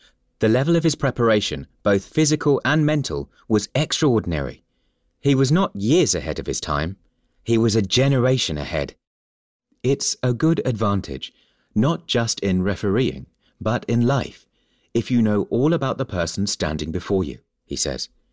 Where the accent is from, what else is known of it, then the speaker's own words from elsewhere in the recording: Timișoara, Timiș County, Romania; first language Hungarian; English is a second language; Of course, I knew Hungarian, which was my mother language, as Timișoara was originally part of Hungary, and Romanian.